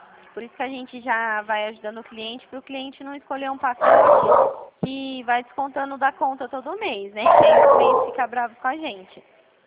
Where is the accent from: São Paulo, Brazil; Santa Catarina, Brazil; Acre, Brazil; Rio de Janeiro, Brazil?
São Paulo, Brazil; Presidente Prudente; DDD ele é 018, porque eu sou daqui de Presidente Prudente.